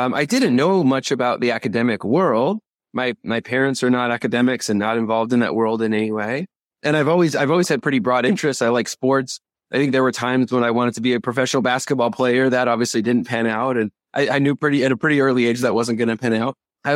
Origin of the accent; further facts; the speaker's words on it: San Diego, California, United States; I grew up in San Diego and he took the class to the Salk Institute for biological research.